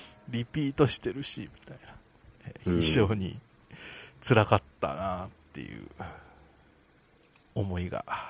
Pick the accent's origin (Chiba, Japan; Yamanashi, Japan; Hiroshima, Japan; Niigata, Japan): Hiroshima, Japan; now in Tokyo, Japan; まあうちの田舎はかなり山の方なんですけどもね